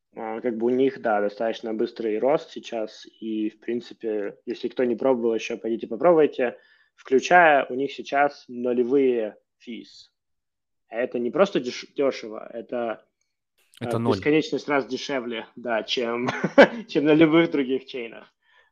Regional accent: Kharkiv, Kharkiv Oblast, Ukraine; moved away as an adult; я, как бы, из Харькова, с Украины, учился в Харькове, работал на американскую компанию, которая занималась машинным обучением, переехал туда

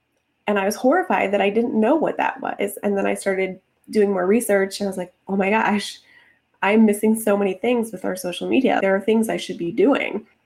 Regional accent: Chicago, Illinois, United States; so I'm actually from Chicago. I live and work in Florida now, but I'm from Chicago.

